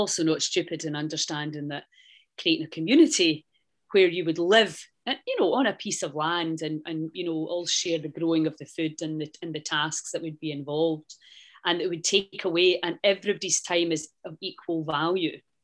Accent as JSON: {"language": "English", "country": "United Kingdom", "said": "Sorry about being British, is our sense of humour, I believe, still is like second to none."}